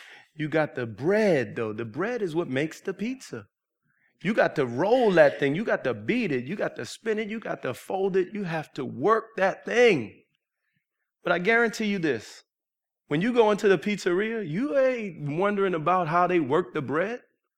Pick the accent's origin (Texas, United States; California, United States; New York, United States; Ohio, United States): New York, United States; New York City; I say, since I'm from New York City, we got the best pizza around.